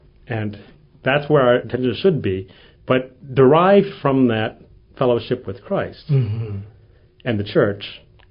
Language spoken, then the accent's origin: English; Flint, Michigan, United States; also born or lived in Rome; So it was really interesting for me to watch it from here, from Flint, Michigan, from my hometown, right, and see it from a different perspective as an ordinary person in the pews.